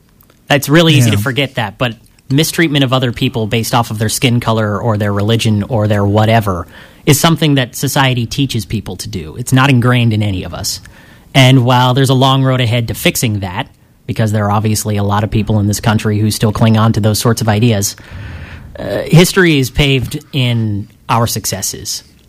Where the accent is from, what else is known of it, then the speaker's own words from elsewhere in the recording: Reading, Pennsylvania, United States; I come from a family of Republicans. I come from Reading, which is a very, very Republican place.